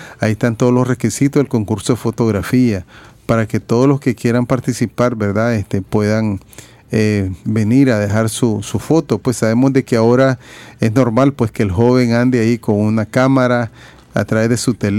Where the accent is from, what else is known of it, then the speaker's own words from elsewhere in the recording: Nicaragua; cómo somos los nicaragüenses, muy acogedores.